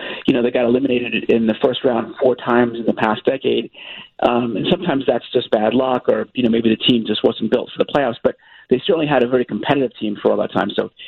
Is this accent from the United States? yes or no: yes; New York, United States; now in Washington, United States; I'm not. I'm from New York originally.